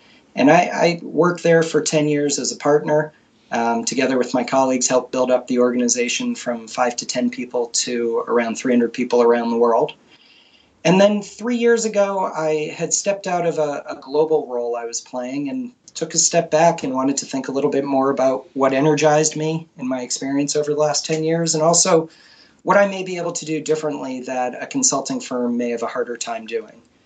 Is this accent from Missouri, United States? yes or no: no; Massachusetts, United States; So the long story is I grew up outside of Boston. I am the son of a tech entrepreneur in the Route 128 area